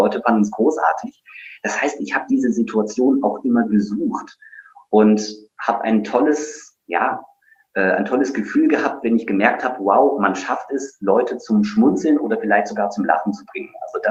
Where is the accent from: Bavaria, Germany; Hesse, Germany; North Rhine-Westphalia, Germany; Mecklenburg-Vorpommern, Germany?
Hesse, Germany; Taunusstein; Ich bin ja in Hessen zur Schule gegangen, in Taunusstein, also nicht weit von dir, ne, Claudia.